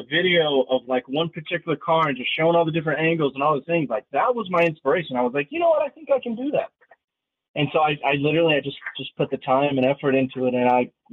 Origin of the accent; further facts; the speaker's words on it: South Carolina, United States; So growing up in South Carolina, of course, in the southeast of the United States, football is king, and we love our college football.